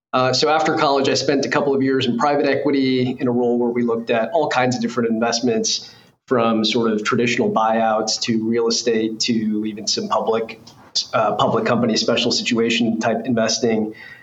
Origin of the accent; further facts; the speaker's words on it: Illinois, United States; moved away as an adult; So I grew up outside of Chicago, moved to New York for college, and I got my start in investing actually freshman year of college.